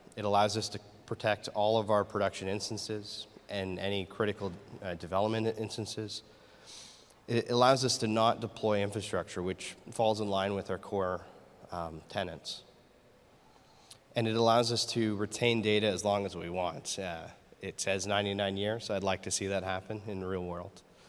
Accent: Canada; I'm Canadian, so I have to mention that.

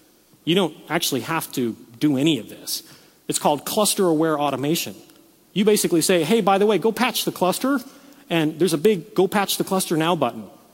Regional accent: California, United States; I come from California originally. We have earthquakes.

